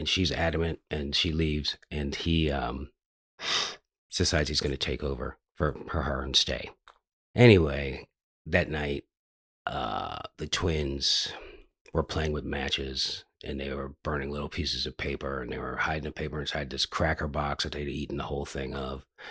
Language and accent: English; Philadelphia, Pennsylvania, United States; born there; No, I was born in Philadelphia.